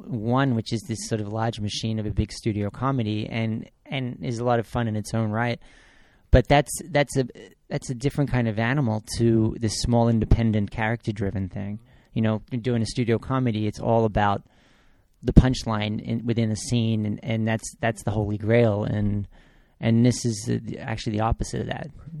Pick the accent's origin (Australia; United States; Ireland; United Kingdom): Australia; I'm from Australia.